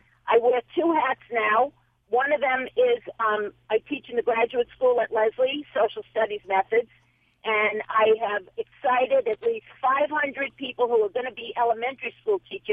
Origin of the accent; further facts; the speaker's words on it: Boston, Massachusetts, United States; Hi, Tom. I'm actually in New Haven. I'm from Boston. I'm a BUR listener.